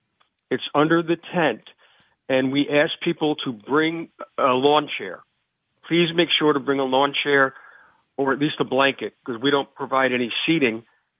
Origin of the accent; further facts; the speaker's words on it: Washingtonville, New York, United States; At that point, I had moved back to Orange County. I'm originally from the Washingtonville area